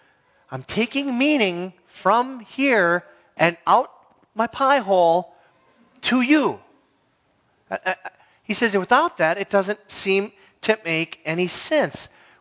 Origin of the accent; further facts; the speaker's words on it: Minnesota, United States; I know I'm from the Iron Range.